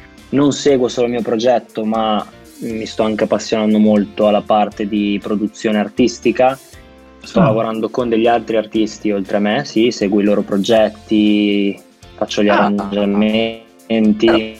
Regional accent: Vigevano, Lombardy, Italy; io vengo da Vigevano, in provincia di Pavia.

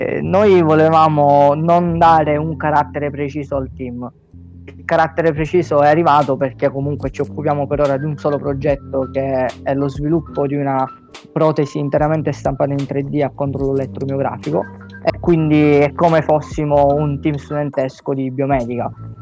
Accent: Catania, Sicily, Italy; accent: Catanese; sono arrivato io al Politecnico da un istituto tecnico di Catania, non so se si sente dall'accento che sono catanese.

